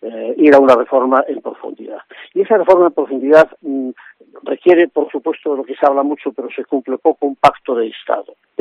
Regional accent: Betanzos, Galicia, Spain; now in Vigo, Spain; no soy vigués de nacimiento, porque soy de Betanzos, pero esto me vino, era en realidad ya vigués residente, y vigués consorte y consuerte, y vigués padre de dos hijos vigueses y de tres nietos vigueses

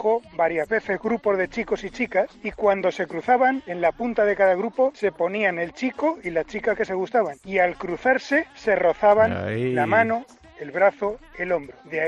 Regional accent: Torrenueva, Castilla-La Mancha, Spain; Buenas tardes a la gente, en medio de una viña en Torrenueva, Ciudad Real. La calle principal de mi pueblo, de antiguo se llamaba del Hospitalillo, después se llamó Generalísimo, actualmente calle Constitución.

